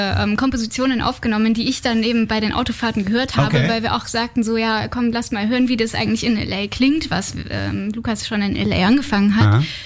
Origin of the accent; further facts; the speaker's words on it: Hesse, Germany; Aber der Grundstein wurde eigentlich auch in meiner Heimat Waldhessen gelegt